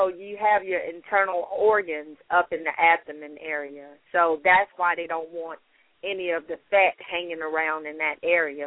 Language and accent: English; the South, United States; growing up, I grew up in the South, and it was always like, I didn't grow up in a family that went to the gym and exercised and ate right.